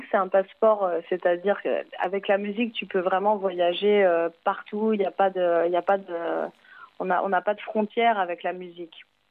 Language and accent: French; France; et le reste du groupe, on est français. On s'est tous rencontrés à Barcelone en 2008.